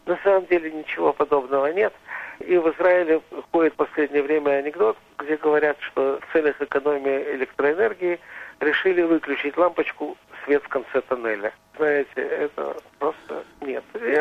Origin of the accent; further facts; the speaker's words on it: Novosibirsk, Novosibirsk Oblast, Russia; now in Jaffa, Israel; я, уроженец Новосибирска, могу жить в Яффе